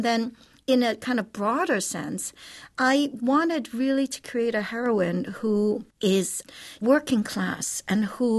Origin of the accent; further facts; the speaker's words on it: Hong Kong; moved away; also born or lived in Brooklyn, United States; I come from a very poor family. We're immigrants. We moved from Hong Kong to Brooklyn.